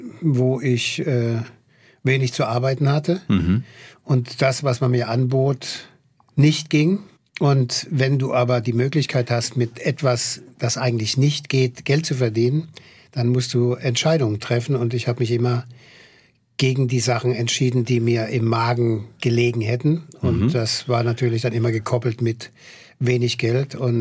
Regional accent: Mannheim, Baden-Württemberg, Germany; Ich bin aus Mannheim.

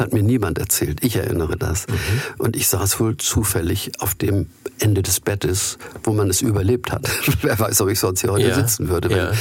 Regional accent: Hamburg, Germany; Wir haben auch Kreuzfahrten gemacht, wie man so als Hamburger ist, wenn die andauernd vorbeifahren.

